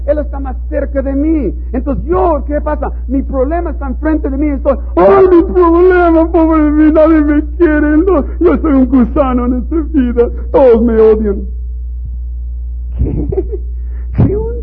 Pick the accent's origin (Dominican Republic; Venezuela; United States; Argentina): United States; now in Mexico; yo vine de Estados Unidos para venir a servir a los niños aquí de México